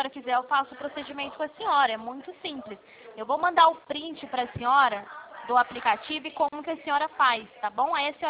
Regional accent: São Paulo, Brazil; não sou do Rio, sou de São Paulo

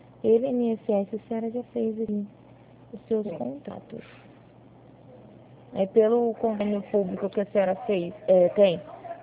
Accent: Ribeirão Preto, São Paulo, Brazil; Eu sou de Ribeirão Preto.

